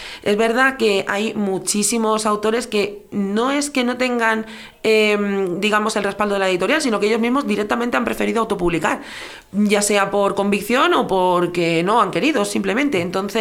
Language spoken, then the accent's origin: Spanish; Catalonia, Spain; now in Tres Cantos, Spain; yo, aunque soy tricantina de adopción y de corazón, soy catalana, entonces yo me vine aquí